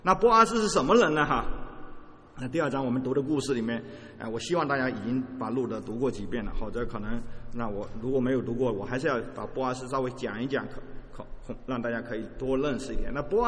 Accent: China; 我不知道有没有像我们中国人面子一样

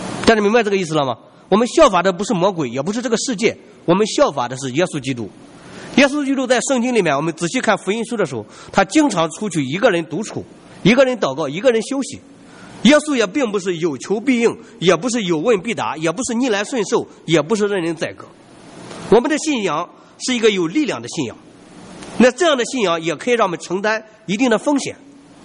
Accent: China; 我们中国人说他晚年的时候晚节不保

